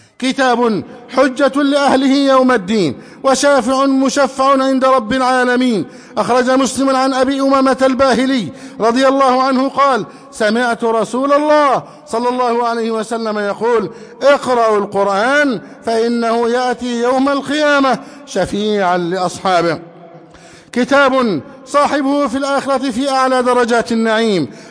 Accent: Egypt

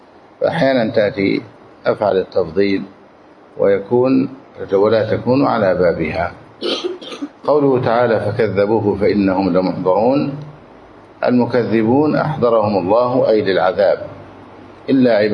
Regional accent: Egypt; وهذا حتى عندنا في مصر

